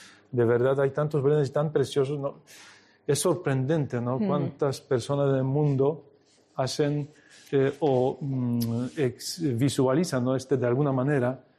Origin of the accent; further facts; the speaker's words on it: Poland; Spanish is a second language; siempre mi mirada va hacia los belenes de mi tierra, ¿no? De Polonia.